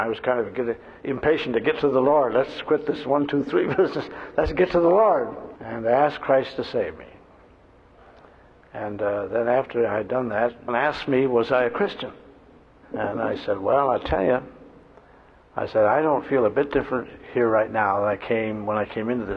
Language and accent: English; Toronto, Ontario, Canada; I was brought up in the People's Church, Toronto, where Oswald J. Smith was the pastor